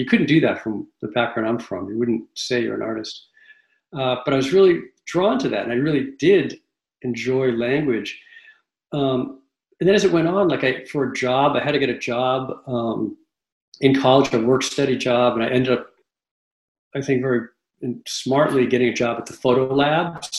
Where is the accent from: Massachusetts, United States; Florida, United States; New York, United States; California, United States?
Massachusetts, United States; I grew up in Massachusetts in a town on the coast, a very beautiful town.